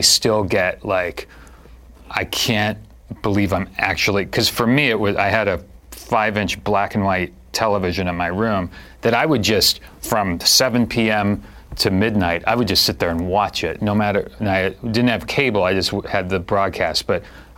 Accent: Santa Cruz, California, United States; I grew up in Santa Cruz, like up in Northern California, removed from Los Angeles and Hollywood culture completely.

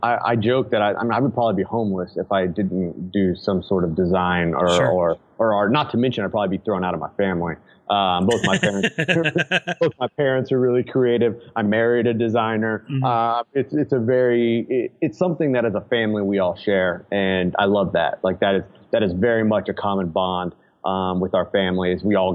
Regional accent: Kansas City, Missouri, United States; Absolutely. I am a Midwest boy. I like to joke that I was born, bred, and will be buried in the Midwest, specifically Kansas City.

